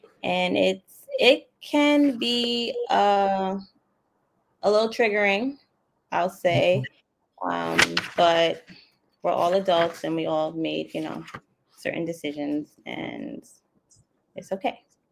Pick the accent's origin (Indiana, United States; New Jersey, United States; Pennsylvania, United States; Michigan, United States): New Jersey, United States; Teaneck; now in Los Angeles, United States; Okay, so I'm originally from Teaneck, New Jersey. … I have been bi-coastal from New Jersey to LA for the last 5 years.